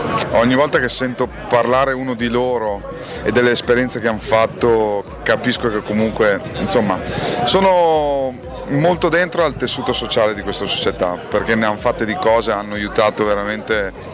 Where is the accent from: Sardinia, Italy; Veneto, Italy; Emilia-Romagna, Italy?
Veneto, Italy; Padua; Io sono padovano, sono veneto, sono orgoglioso di esserlo, ma per i giusti motivi però. Ho vissuto fino all'86, io sono del 73, ho vissuto fino all'86 con mio nonno